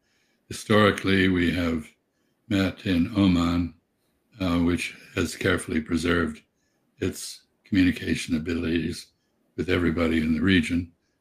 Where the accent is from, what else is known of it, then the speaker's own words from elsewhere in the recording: United States; As an American, this upsets me.